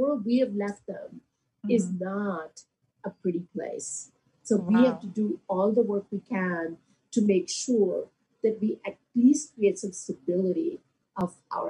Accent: Ahmedabad, Gujarat, India; now in New York, United States; without giving up my sense of being Indian or from the small city of Ahmedabad, and at the same time own my New Yorkerness too, right?

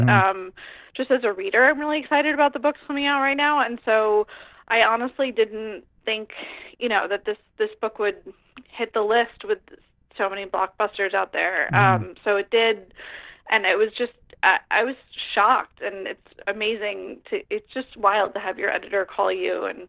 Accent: New York, United States; I grew up on Long Island, and there's a case out here. I'm here now.

